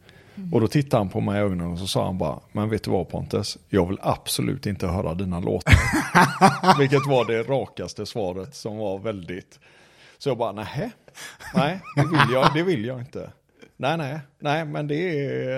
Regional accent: Kungälv, Västra Götaland County, Sweden; Bra producent uppe från Kungälvsakten där jag är från.

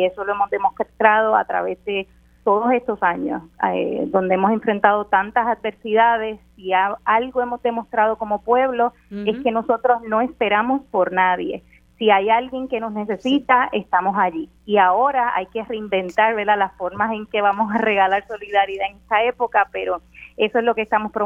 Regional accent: Puerto Rico; como puertorriqueños, latinoamericanos, caribeños, necesitamos de ese contacto humano

